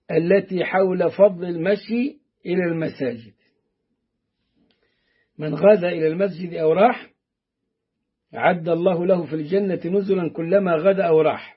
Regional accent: Upper Egypt, Egypt; إنه إحنا عندنا في الصعيد يقولوا على الحذاء عزكم الله مركوب

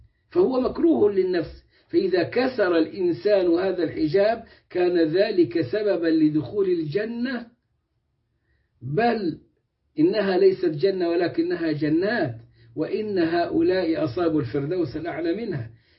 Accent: Turkey; في المساجد عندنا في تركيا يجلسون نحو نصف ساعة للصلاة الواحدة

